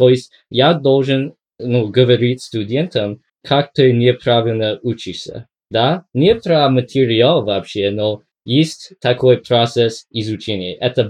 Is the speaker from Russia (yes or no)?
no; Dublin, California, United States; Я вырос в США, в Дублине, ну, это за город, то есть в часе езды на автомобиль из Сан-Франциско, в штат Калифорния